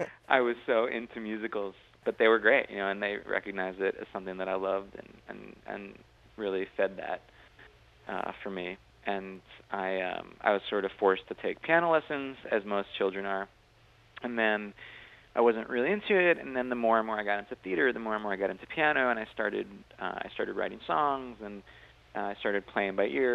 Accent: New York, United States; I'm from Long Island originally, and I would go to shows like for every birthday or holiday.

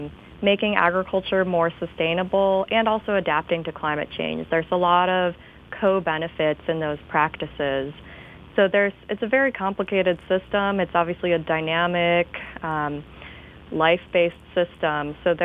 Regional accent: Traverse City, Michigan, United States; I grew up in Traverse City, so I really have a soft spot in my heart for those cherry trees

